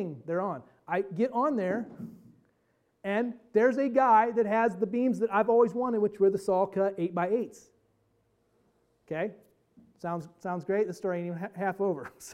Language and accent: English; Auburn, Indiana, United States; I said, north of Fort Wayne. He says, be more specific. I said, up by Auburn.